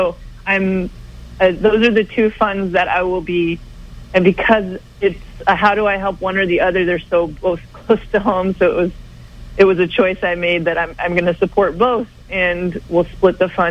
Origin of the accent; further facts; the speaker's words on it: Puerto Rico; born there; I was born in Puerto Rico and have been back many times.